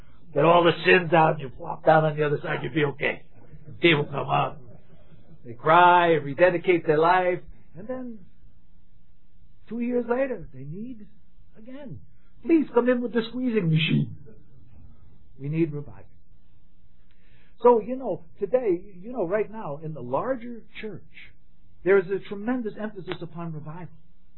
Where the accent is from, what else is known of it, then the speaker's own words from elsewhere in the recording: Huntington, New York, United States; I'm from Huntington with my brothers here.